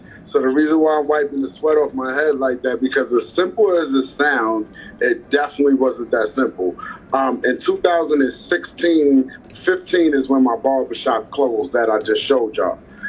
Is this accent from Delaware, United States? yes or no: no; New York City, New York, United States; I'm born and raised. I was born in Harlem Hospital, raised over by St. Nicholas Projects. I'm from 130th Street.